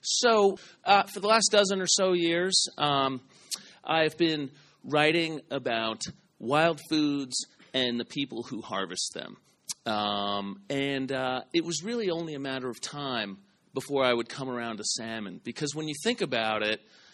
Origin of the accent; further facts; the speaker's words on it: New England, United States; also born or lived in Connecticut / New Hampshire / Vermont; I grew up in New England, so I'm not from around here. That's the Connecticut River right there. That was really never far from any of the places I lived in New England, whether they be Connecticut, New Hampshire, or Vermont.